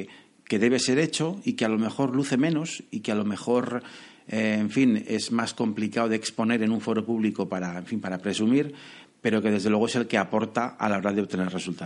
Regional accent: Zaragoza, Aragon, Spain; yo soy un tipo que nació y que vive en Zaragoza. Soy aragonés, me considero aragonés por los cuatro costados. Mi padre es de Huesca, mi madre es de Teruel y yo soy de Zaragoza

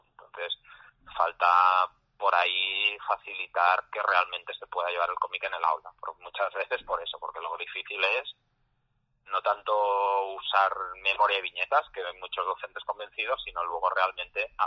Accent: Barcelona, Catalonia, Spain; yo que soy de Barcelona, aquí por ejemplo la red de bibliotecas públicas funciona muy bien

